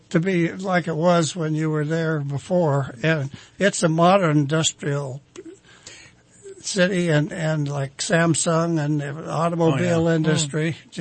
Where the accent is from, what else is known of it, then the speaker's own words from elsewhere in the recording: Medford, Oregon, United States; moved away as an adult; No, I'm from Medford, Oregon, but I came over to teach school in the Cascade School District. But I am 48 years here now.